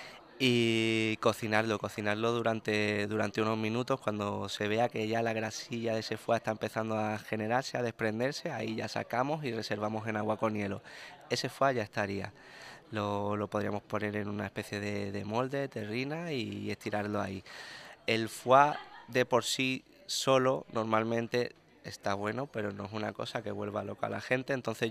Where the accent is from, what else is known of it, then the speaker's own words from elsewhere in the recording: Málaga, Andalusia, Spain; Yo soy de Málaga, como te comenté antes